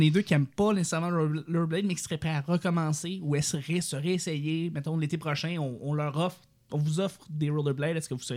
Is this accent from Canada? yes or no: yes; Verdun, Quebec, Canada; On vient de Verdun. On est né à Verdun.